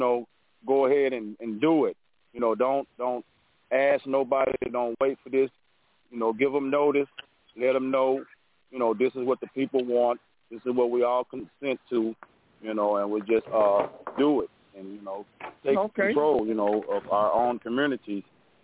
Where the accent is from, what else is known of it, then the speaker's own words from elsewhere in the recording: Dallas, Texas, United States; I'm from Texas. I'm from Dallas, Texas.